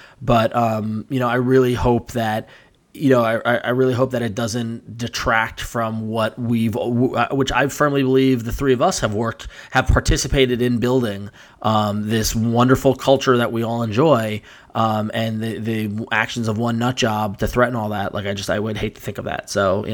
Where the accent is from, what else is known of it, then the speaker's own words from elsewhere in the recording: New York, United States; also born or lived in San Francisco; I grew up on Long Island. I spent a lot of time in New York City itself as a kid, you know, in a metropolitan area. You know, I lived in San Francisco for 5 years.